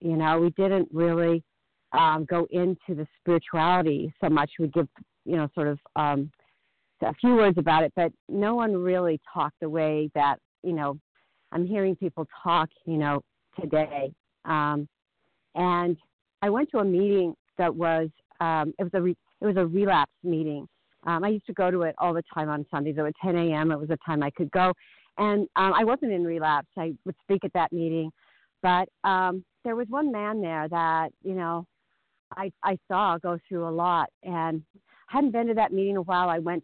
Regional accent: Boston, Massachusetts, United States

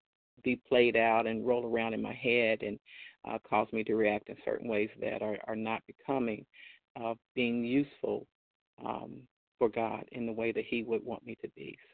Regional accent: Ohio, United States; I'm from Ohio.

